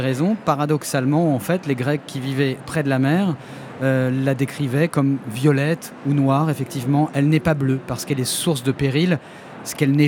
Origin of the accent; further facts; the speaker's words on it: Le Havre, Normandy, France; born there; puisque je suis né au Havre, donc au bord de ce bout d'océan Atlantique.